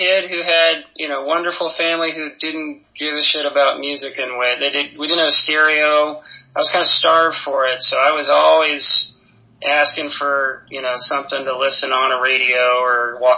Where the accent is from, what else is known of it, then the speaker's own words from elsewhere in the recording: Alabama, United States; I grew up in the South in Alabama.